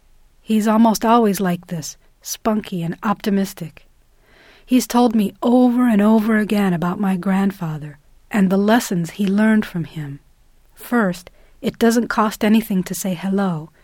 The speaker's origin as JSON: {"language": "English", "town": "Chicago", "region": "Illinois", "country": "United States", "tie": "born there", "said": "I was born in Chicago, where my grandfather settled when he came from Sholta, an island in the Adriatic, in 1913 as a stowaway."}